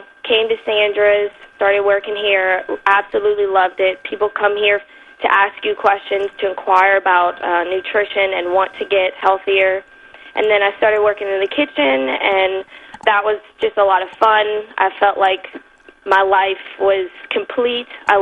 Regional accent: Lafayette, Louisiana, United States; Well, I'm also from Lafayette, Louisiana, born and raised. Whenever I was younger, I grew up on a farm

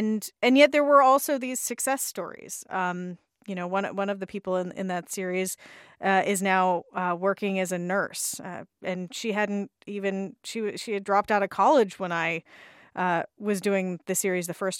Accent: Hanford, California, United States; now in Washington, D.C., United States; I do mention that I grew up in Hanford a lot when people bring that criticism up.

